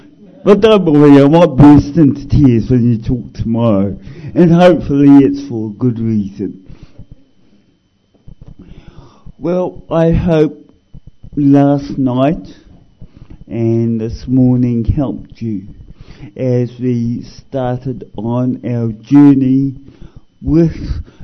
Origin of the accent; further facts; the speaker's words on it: Wellington, New Zealand; I am born and brought up in Wellington in a suburb called Wainuiomata. I've ministered in Lower Hutt and Wellington